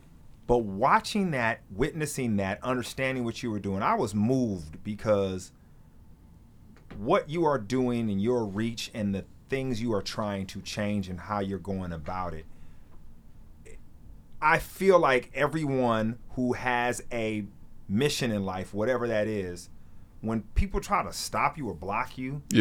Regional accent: United States; Like, being American and just being around sports my whole life, right? I take that for granted.

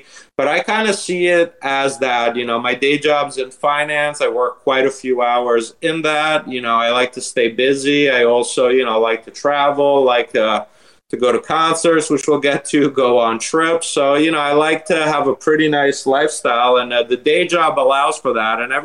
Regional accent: Italy; I grew up in Italy, loved calcio

